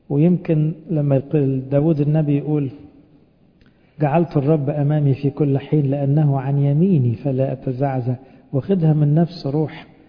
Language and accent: Arabic; Egypt; احنا مسيحيين، يعني فرعنا أصلا بس كمصريين